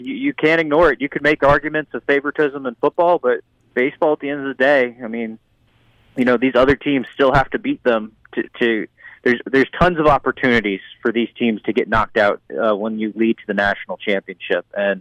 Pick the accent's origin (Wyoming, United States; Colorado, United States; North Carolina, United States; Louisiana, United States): Louisiana, United States; also born or lived in Iowa; when I was in Iowa or even back in my home state of Louisiana